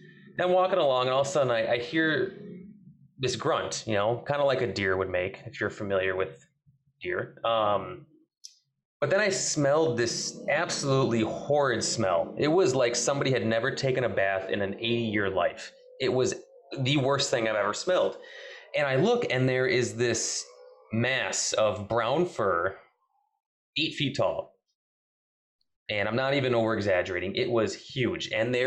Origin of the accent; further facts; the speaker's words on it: Wisconsin, United States; So I'm from Southern Wisconsin, and this took place in 2006.